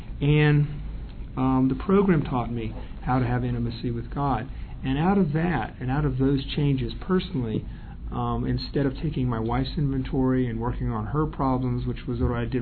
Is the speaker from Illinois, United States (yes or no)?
no; Charlotte, North Carolina, United States; I'm from Charlotte.